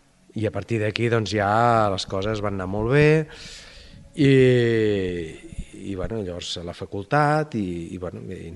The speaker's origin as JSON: {"language": "Catalan", "town": "Sabadell", "region": "Catalonia", "country": "Spain", "tie": "born or raised there", "also_born_or_lived": "Mataró", "said": "jo vaig néixer a Sabadell, sóc fill de Sabadell, he viscut 9 anys a Mataró, vam tornar a Sabadell i després, doncs, la meva senyora estiuejaven aquí i em vaig enamorar del poble, em va agradar molt, i ja vaig venir cap aquí."}